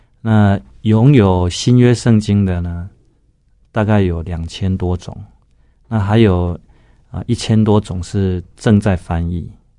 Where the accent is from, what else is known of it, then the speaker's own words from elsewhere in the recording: Taoyuan, Taiwan; 我生长在桃园的一个乡下。我父亲是农夫，从小我是在这样的环境长大的，那是很传统的闽南人的家庭。